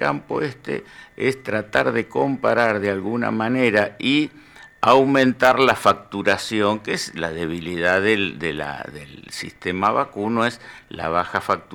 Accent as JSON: {"language": "Spanish", "town": "Tres Arroyos", "region": "Buenos Aires Province", "country": "Argentina", "said": "para lo que somos de Tres Arroyos"}